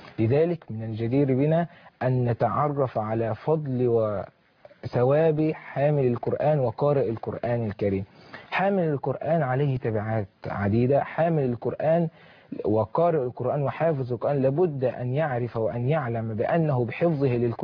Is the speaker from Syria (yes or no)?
yes; Syria; ما دوري تجاه بلدنا سوريا